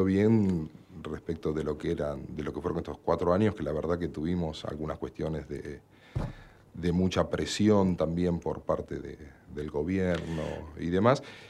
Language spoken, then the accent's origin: Spanish; Avellaneda, Buenos Aires Province, Argentina; Yo soy de acá de Avellaneda. Uh-huh. Soy abogado. Yo estudié en la UBA.